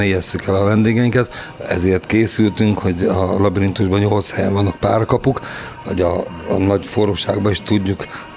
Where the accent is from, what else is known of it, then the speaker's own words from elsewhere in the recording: Makó, Csongrád-Csanád, Hungary; Úgy kezdtük, hogy én makói vagyok.